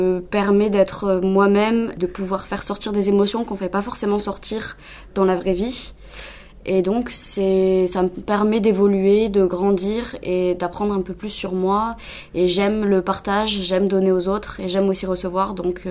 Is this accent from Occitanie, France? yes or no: yes; Narbonne, Occitanie, France; also born or lived in Normandy; now in Montpellier, France; j'ai 20 ans, je suis née en Normandie et j'ai grandi du côté de Narbonne dans l'Aude pour finir là aujourd'hui depuis 3 ans à Montpellier mes études.